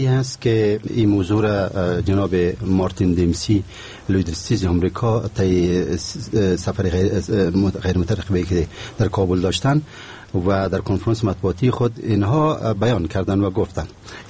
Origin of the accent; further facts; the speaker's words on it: Afghanistan; من به عنوان یک افغان